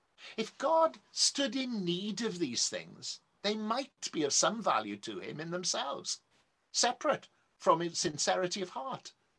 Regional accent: Wales, United Kingdom; growing up in South Wales, in a very much now a bygone age

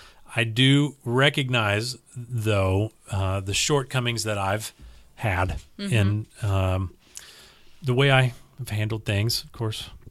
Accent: Indiana, United States; I have to resist the temptation to throw eggs at his house, but I grew up in Indiana. That's just the way that I am.

